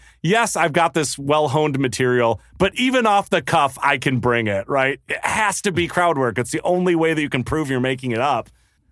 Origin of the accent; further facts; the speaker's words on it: Michigan, United States; now in Los Angeles, United States; Well, it's weird because I grew up in Michigan. I went to University of Michigan with a film and video major.